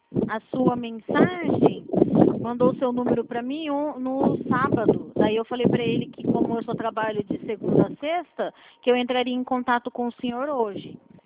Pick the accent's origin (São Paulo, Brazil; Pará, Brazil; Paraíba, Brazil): São Paulo, Brazil; Eu sou de São Paulo.